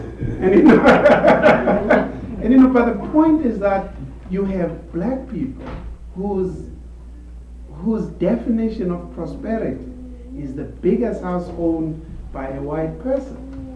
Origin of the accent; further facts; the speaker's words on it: South Africa; reminds me I'm South African every day